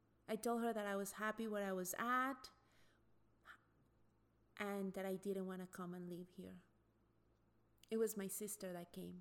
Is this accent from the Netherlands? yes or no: no; Mexico; now in United States; Growing up in Mexico gave me two different points of views of this country.